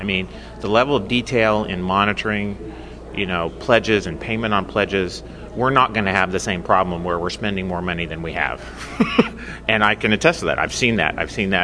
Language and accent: English; Kansas, United States; Yeah, I grew up in Kansas. I have my education from KU and K-State